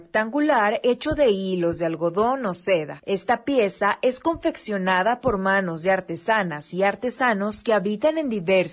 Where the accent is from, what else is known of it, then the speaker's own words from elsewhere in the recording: Mexico; una prenda que nos caracteriza como mexicanos.